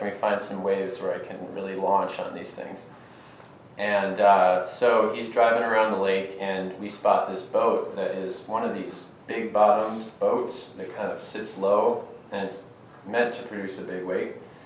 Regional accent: Midwest, United States; I was raised in the Midwest, born in the Midwest, never really spent any time at the ocean growing up.

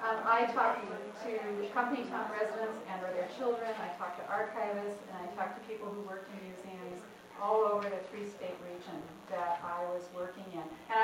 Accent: Washington, United States; because, for example, I grew up in Pierce County

